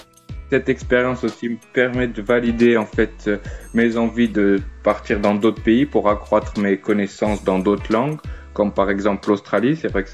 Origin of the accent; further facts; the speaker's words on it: Saint-Étienne, Auvergne-Rhône-Alpes, France; j'ai 21 ans et je suis originaire de Saint-Étienne.